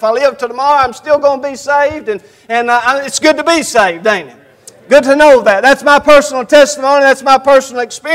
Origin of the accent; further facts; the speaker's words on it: United States; I was raised in Allen County in the community where I live at now. I was raised there all my life, and my mom and my dad.